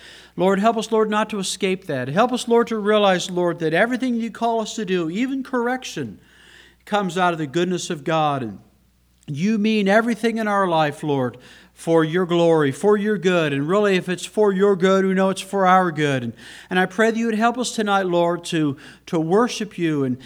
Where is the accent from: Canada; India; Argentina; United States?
Canada; I come from Canada.